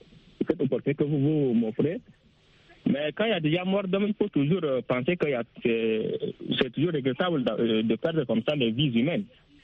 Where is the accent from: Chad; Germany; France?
Chad; now in Cameroon; Beaucoup en Afrique parce que je suis au Cameroun, mais je suis tchadien.